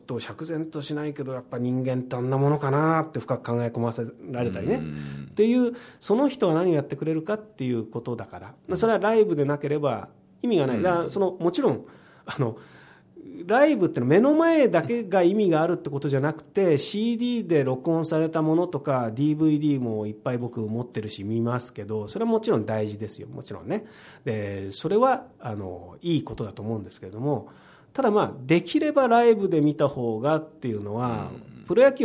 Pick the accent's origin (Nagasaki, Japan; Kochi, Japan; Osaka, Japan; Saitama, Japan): Saitama, Japan; Tokorozawa; now in Tokyo, Japan; 僕ね、所沢出身なんですけど、はい、大学、まあ、東京で出てからずっと東京にいて、